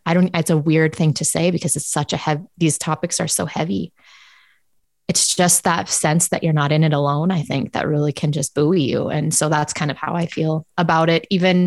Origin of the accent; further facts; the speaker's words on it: United States; Also, that's probably just me, because I'm American. I seek it out.